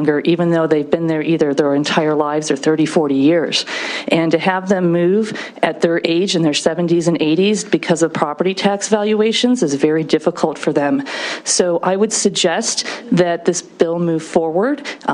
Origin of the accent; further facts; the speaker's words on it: Montana, United States; I'm from Carbon County.